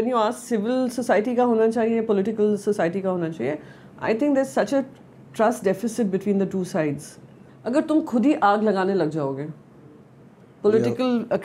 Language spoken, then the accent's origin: Hindi; Mumbai, Maharashtra, India; मैं मुंबई से हूँ